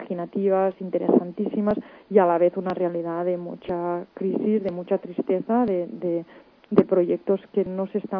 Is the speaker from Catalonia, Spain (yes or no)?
yes; Catalonia, Spain; Spanish is a second language; Soy muy catalana en ese aspecto, soy fatal hablando castellano, me esfuerzo